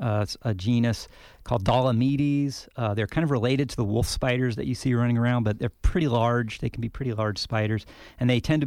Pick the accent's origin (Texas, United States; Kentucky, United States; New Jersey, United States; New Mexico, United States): New Mexico, United States; Las Cruces; where I grew up in New Mexico, in my backyard in Las Cruces, I could probably find a couple of dozen black widows in almost any day of the year.